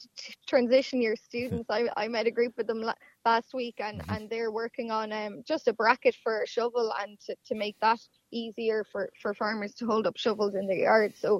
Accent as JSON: {"language": "English", "town": "Dublin", "region": "Leinster", "country": "Ireland", "said": "I'm from Dublin, I'm not from a direct farm"}